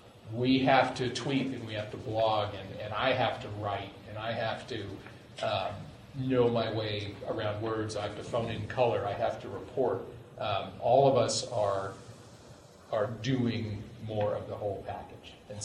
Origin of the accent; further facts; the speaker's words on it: Moscow, Idaho, United States; I was a Texas Longhorn because I grew up in Moscow and I wanted to get the hell out of there.